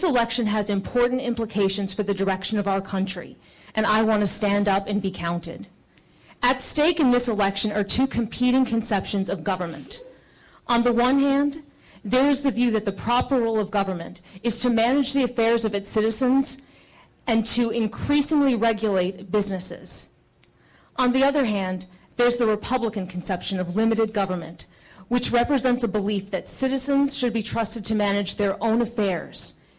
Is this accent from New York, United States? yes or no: no; Champaign-Urbana, Illinois, United States; My roots run deep in central Illinois. I was born and raised in Champaign-Urbana.